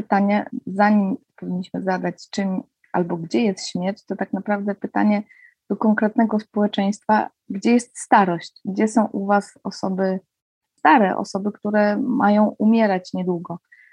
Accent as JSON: {"language": "Polish", "region": "Pomeranian Voivodeship", "country": "Poland", "tie": "born or raised there", "said": "pochodzę z Kaszub, całe życie mieszkam na Kaszubach"}